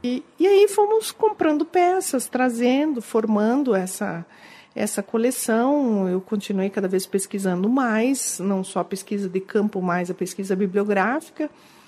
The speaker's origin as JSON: {"language": "Portuguese", "country": "Brazil", "said": "eu me senti muito envergonhada como brasileira, porque eu conheço uma boa parte do mundo, né? Mas não conhecia meu país."}